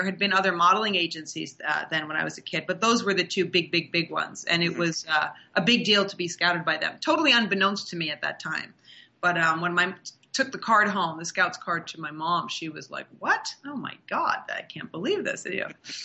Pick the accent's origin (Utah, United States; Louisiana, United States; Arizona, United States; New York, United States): New York, United States; Manhattan; growing up in Manhattan, my mother took me just all around to different performances